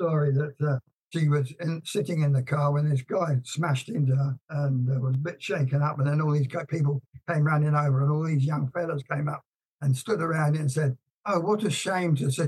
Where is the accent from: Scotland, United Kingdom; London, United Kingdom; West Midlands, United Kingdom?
London, United Kingdom; Dagenham; Why I was brought up in Dagenham